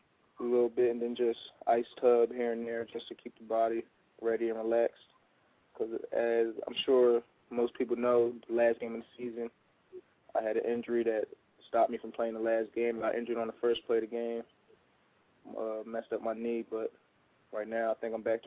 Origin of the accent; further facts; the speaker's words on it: Collingswood, New Jersey, United States; Yes, I'm originally from Collinswood, New Jersey.